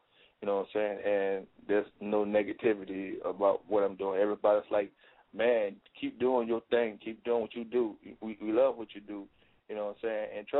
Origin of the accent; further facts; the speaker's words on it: New Orleans, Louisiana, United States; I'm like, you know, I'm a big legend in my hometown of New Orleans, Louisiana.